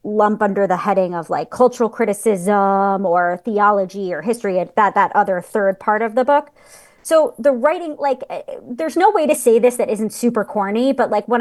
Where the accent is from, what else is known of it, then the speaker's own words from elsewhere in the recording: New York City, New York, United States; but in my 20s, I'm from New York City. I lived in New York City